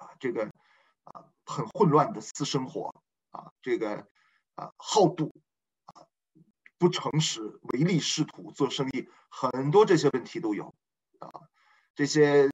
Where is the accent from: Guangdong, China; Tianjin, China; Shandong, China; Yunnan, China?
Shandong, China; Yantai; 我不是青岛人，我是烟台人，我山东烟台人。